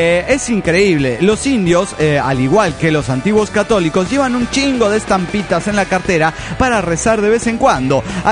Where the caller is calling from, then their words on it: Caracas, Capital District, Venezuela; Hola, soy el pícaro de Caracas, Venezuela.